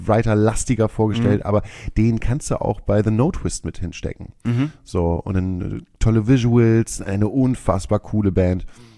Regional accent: Hamburg, Germany; Also wenn man sich in Hamburg so richtig wohlfühlt, und das tun wir ja beide

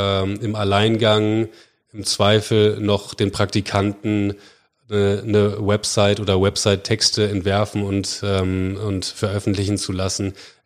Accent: Bremen, Germany; Ich bin gebürtiger Bremer und, Entschuldigung, nicht gebürtiger Bremer, ich bin Bremer.

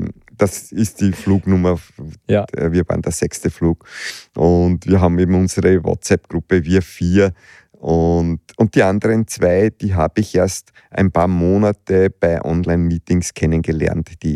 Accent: Lower Austria, Austria; ich bin aufgewachsen im Waldviertel. Wir hatten einen kleinen Bauernhof zur Selbstversorgung.

